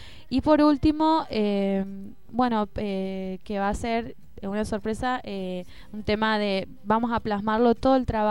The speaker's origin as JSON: {"language": "Spanish", "country": "Argentina", "said": "una buena noticia para los amantes del rugby y también para los que somos argentinos"}